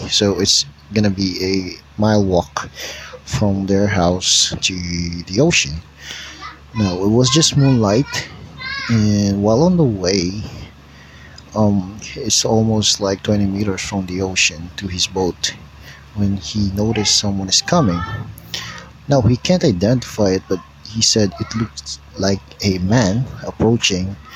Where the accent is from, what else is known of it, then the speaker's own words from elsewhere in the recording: Philippines; So it was in southern Philippines, where I also grew up.